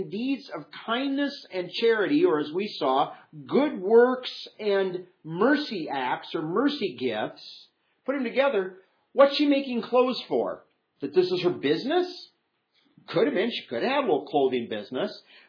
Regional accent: Iowa, United States; I remember it was, I don't know how many years ago, growing up in Iowa

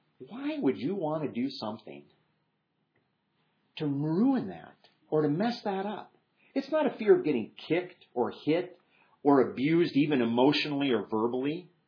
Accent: Iowa, United States; Growing up in Iowa, there were all kinds of farmers where I grew up that had land in CRP.

